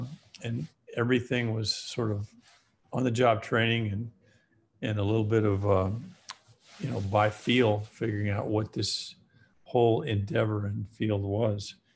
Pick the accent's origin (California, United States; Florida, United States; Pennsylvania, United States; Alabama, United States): Alabama, United States; I am originally from Alabama.